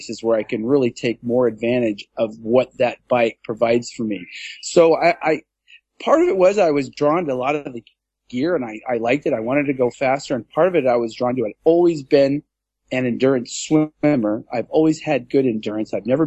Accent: Hawaii, United States; born there

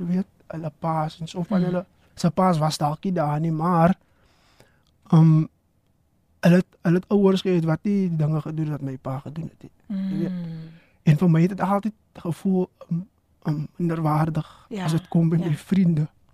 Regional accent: Western Cape, South Africa; soos ek groot geword het in Verhullepak, jy weet, en ek dink reg oor die Skaap, die Kaapse Skiereiland, is daar bende aktiwiteite

